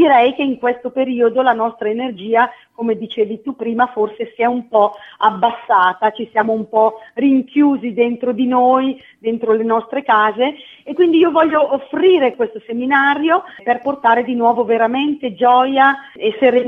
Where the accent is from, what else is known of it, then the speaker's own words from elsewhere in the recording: Lombardy, Italy; Io vengo nata e cresciuta in Valle Camonica, magari qualcuno degli ascoltatori la conoscerà anche come Valle dei Segni.